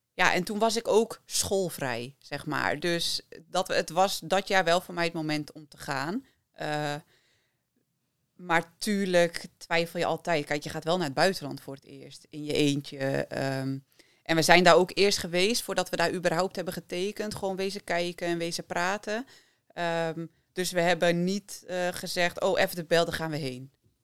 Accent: Netherlands; ik ben een technische speelster, ik kom uit Nederland.

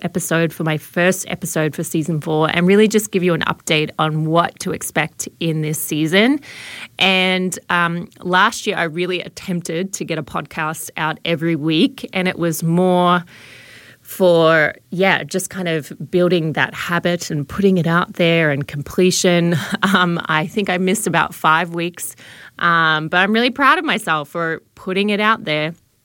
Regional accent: Melbourne, Victoria, Australia; accent: Australian; now in United States; as you can probably tell from my probably watered down accent, I am from Melbourne, Australia, and I love my Aussies. I've been living in California for the last 10 years nearly

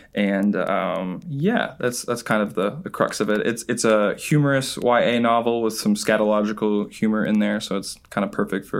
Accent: Knoxville, Tennessee, United States; And so I'm from Knoxville, Tennessee, and it's one of those crazy stories that shouldn't have worked, but it did.

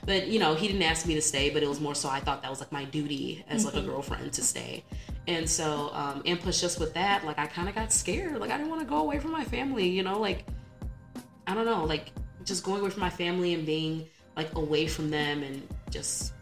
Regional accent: Illinois, United States; I grew up in Illinois, so the big thing was going to like Northern Illinois University or Western Illinois University or whatever.

